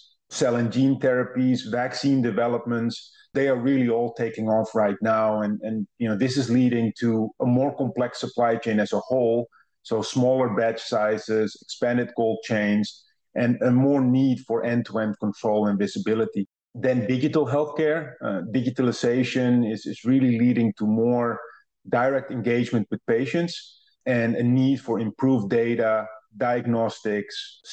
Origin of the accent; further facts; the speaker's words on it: Netherlands; I'm originally Dutch, so I'm from the Netherlands, and that's also where I started my career with DHL.